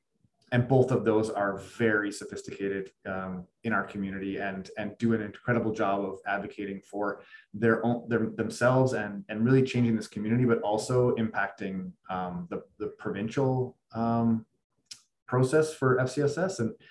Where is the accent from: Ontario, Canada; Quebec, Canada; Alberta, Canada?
Alberta, Canada; Carstairs; I grew up in Carstairs, Calgary area, playing any possible sport that I could.